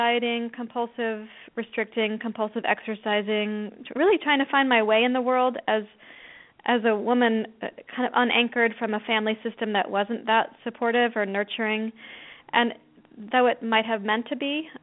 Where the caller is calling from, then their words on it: Portland, Oregon, United States; Well, I'm calling from Portland, Oregon. I'm calling from my yoga therapy clinic right now.